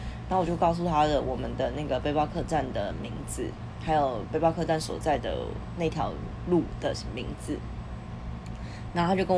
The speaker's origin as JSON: {"language": "Chinese", "country": "Taiwan", "lives_now": "Australia", "said": "他知道我们从台湾来的"}